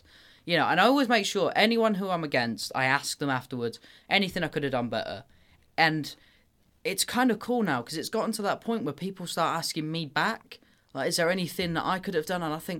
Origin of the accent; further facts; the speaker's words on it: South East England, United Kingdom; accent: posh; now in Grimsby, United Kingdom; my voice isn't Grimsby or Lincoln at all, but that's just where I live. I mean, you know, I grew up very close to London, so I've got that posh accent towards me.